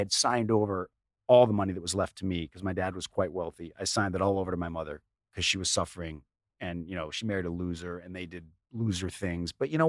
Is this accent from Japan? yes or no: no; Chicago, Illinois, United States; So we grew up in Chicago, in the suburbs, and, you know, big house, you know, cool neighborhood.